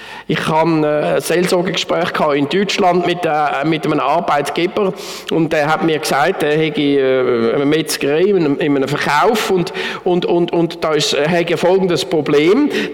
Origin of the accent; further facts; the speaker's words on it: Switzerland; Wir als Schweizer, die die direkte Demokratie so gern haben, können das eigentlich gar nicht verstehen.